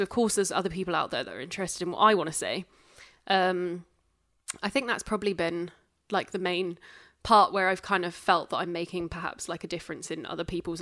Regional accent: Yorkshire and the Humber, United Kingdom; I'm from Yorkshire, so I sound posh.

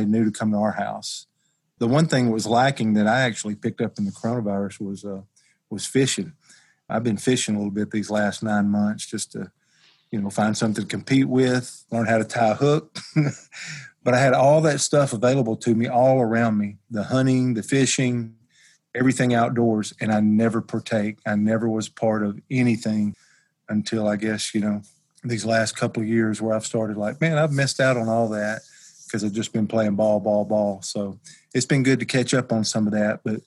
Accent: Amory, Mississippi, United States; I'm from Amory, Mississippi, A-M-O-R-Y, but it's pronounced Amory.

